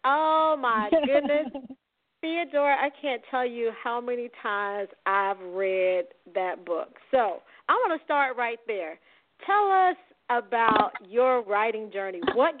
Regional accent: Florida, United States; And I grew up in Florida, and I went to school in a small town, relatively small town called Tallahassee, Florida.

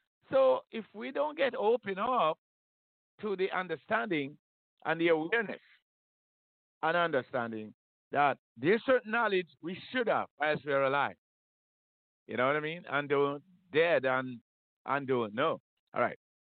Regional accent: Jamaica; I grew up in Jamaica under a slavery system, post-slavery system.

